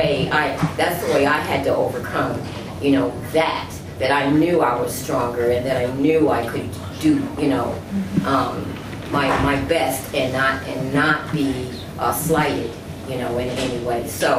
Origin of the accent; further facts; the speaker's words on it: Milwaukee, Wisconsin, United States; And I'm from Milwaukee, Wisconsin, and that's where I was, in Milwaukee, Wisconsin.